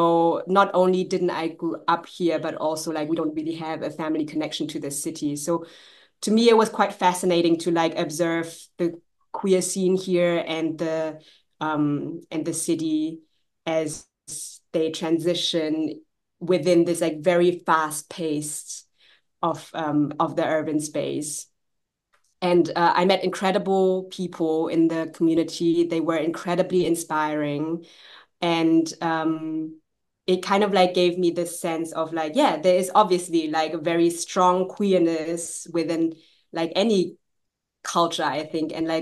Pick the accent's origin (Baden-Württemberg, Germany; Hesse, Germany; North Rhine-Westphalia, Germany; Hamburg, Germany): Hesse, Germany; Frankfurt; I'm from Frankfurt, which means that the prominence of the community isn't as big as, let's say, for example, in Berlin, where there's a really big community.